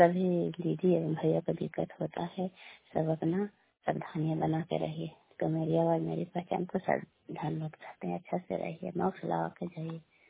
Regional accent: Kalyanpur, Bihar, India; घर कल्याणपुर वाले वेलछी पंचायत करखम चांदी जिला लालंदा का निवासी हूँ।

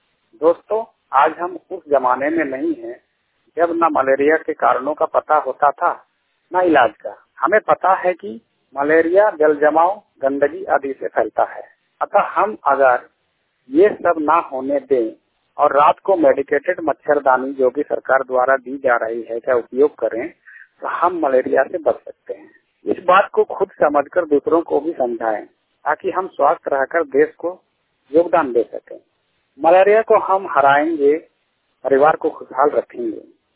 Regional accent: Jharkhand, India; और मैं पूर्वी सिंहभूम जिले के मितावनी प्रखंड के रहने वाला हूँ।

